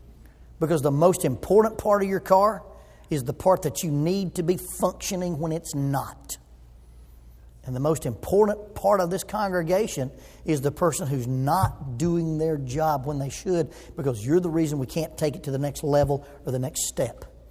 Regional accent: Oxford, Alabama, United States; I grew up in Oxford, Alabama, a little town between Atlanta and Birmingham.

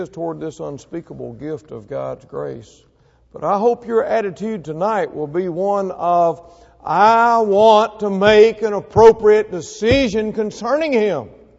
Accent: Mississippi, United States; Now, I was raised in North Mississippi. Parchman Prison was southwest of us.

